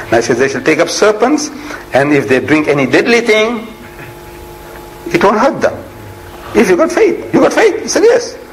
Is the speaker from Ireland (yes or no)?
no; India; English is a second language; moved away; You see, I started all my English education with comics. When I came from India, comics. I was a comic king.